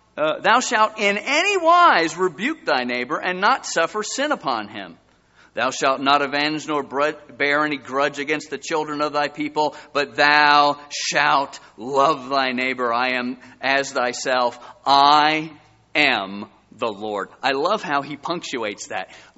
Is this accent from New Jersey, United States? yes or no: yes; Edison, New Jersey, United States; Well, I'm from Edison, New Jersey. I am too!